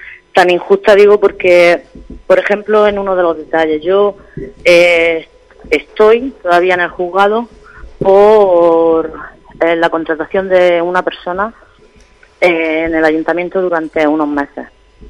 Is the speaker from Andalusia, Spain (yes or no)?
yes; Garrucha, Andalusia, Spain; Pues me da mucha pena por mi pueblo, me da mucha pena por Garrucha, me da mucha pena por los vecinos de Garrucha